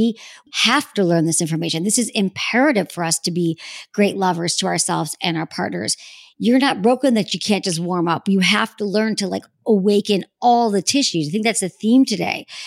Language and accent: English; Michigan, United States; I always think about like growing up in Michigan, right?